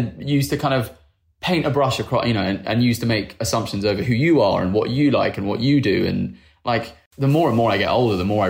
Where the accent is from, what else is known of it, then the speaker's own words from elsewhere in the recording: United Kingdom; I guess I'm being overly British, aren't I? Overly polite.